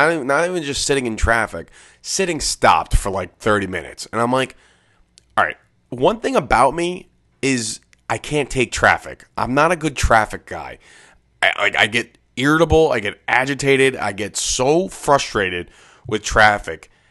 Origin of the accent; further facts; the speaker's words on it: New Jersey, United States; And I'm from New Jersey, so when I go into New York and I travel on these highways